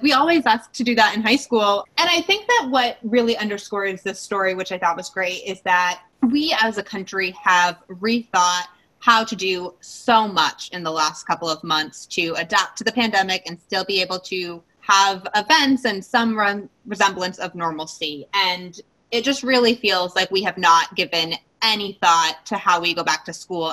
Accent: New Hampshire, United States; I grew up in New Hampshire.

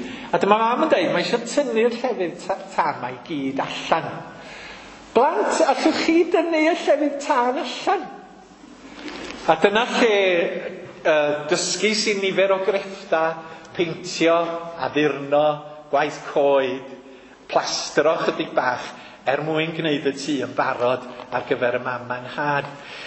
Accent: Bangor, Wales, United Kingdom; yn wreiddiol, dwi o Fangor, ac es i'n ngeni mewn tŷ o'r enw Tre Dafydd.

